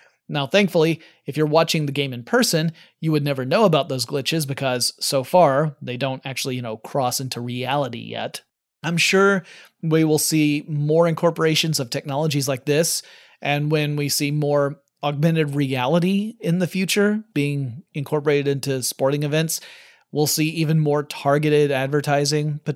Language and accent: English; United States; but I'm American, so I tend to call it soccer.